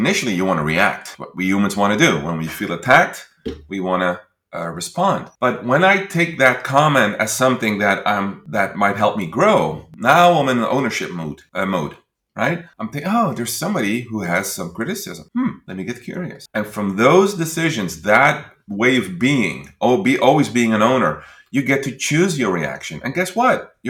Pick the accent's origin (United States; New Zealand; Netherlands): Netherlands; English is a second language; I'm Dutch, right? I'm from the Netherlands, and we are very straight in the Netherlands. We can be very direct.